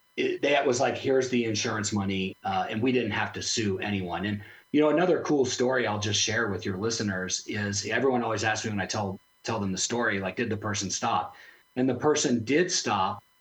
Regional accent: Aurora, Colorado, United States; I grew up in Aurora and went to Smoky Hill High School, and his daughters went to our high school.

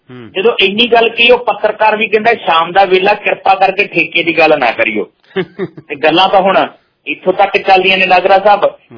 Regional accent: Nakodar, Punjab, India; ਕਿਉਂਕਿ ਤੁਸੀਂ ਵੀ ਨਕੋਦਰ ਦੇ ਆਸ ਪਾਸ ਰਹਿਣ ਵਾਲੇ ਆ, ਮੈਂ ਵੀ ਉੱਥੋਂ ਦਾ ਰਹਿਣ ਵਾਲਾ

